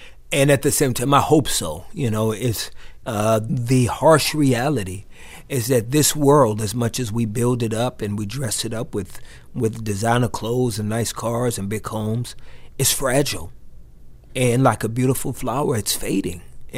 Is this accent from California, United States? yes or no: no; Texas, United States; I'm from Texas, you know.